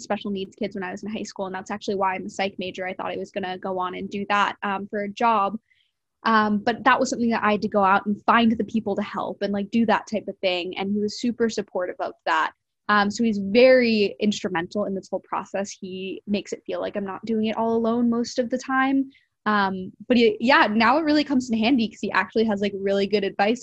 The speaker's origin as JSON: {"language": "English", "region": "New Jersey", "country": "United States", "tie": "born or raised there", "also_born_or_lived": "England", "said": "I was born in England, actually, and that's kind of where my family lives right now. But I moved to New Jersey when I was little, and I grew up on a campus of a private high school"}